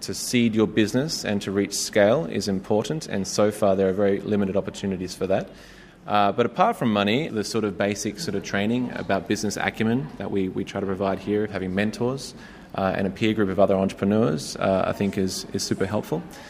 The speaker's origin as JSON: {"language": "English", "country": "Australia", "moved": "yes", "lives_now": "Myanmar", "said": "the co-founder of Project Hub Yangon. I'm Australian."}